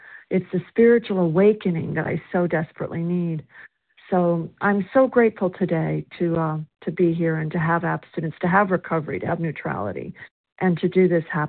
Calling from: South Carolina, United States

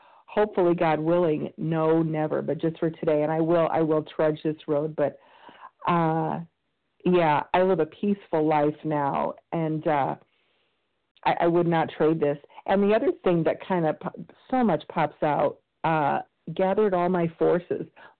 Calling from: Illinois, United States; and I'm calling from Central Illinois.

